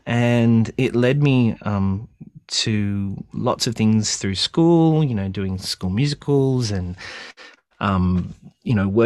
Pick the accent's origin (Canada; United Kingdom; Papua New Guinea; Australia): Australia; now in United States; living overseas and living in America for so long, because I grew up in Australia, released my first music here and then went overseas.